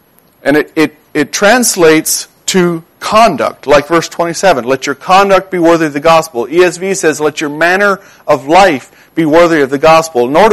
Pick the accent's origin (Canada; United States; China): United States; Ohio; And our homeland, I was born and raised in Ohio.